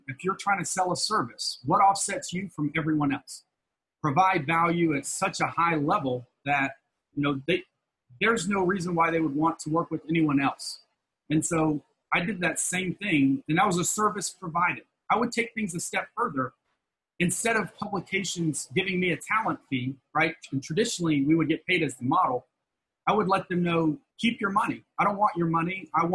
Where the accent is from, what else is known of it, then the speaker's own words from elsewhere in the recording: Alabama, United States; And I'm from Alabama, right? So I'm not from like a massive big city like New York City or LA or Hollywood or anything like that.